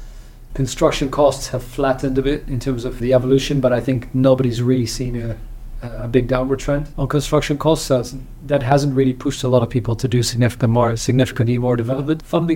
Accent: Netherlands; I'm from the Netherlands, and the Dutch did everything they could to kill off the housing market

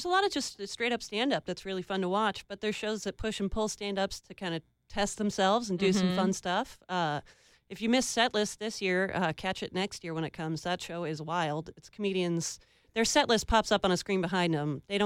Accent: Napa, California, United States; I grew up in Napa, so I've never been far from here.

